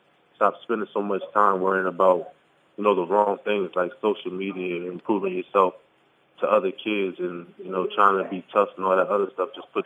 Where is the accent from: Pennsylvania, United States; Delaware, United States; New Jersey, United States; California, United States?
Delaware, United States; Wilmington; Like, I came from that city. I grew up in Wilmington.